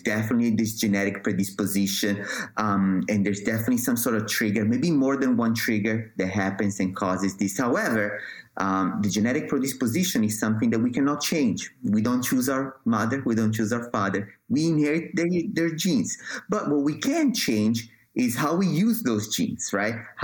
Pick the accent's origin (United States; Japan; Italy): Italy; English is a second language; I'm from Italy, so Latin is somewhat familiar to me.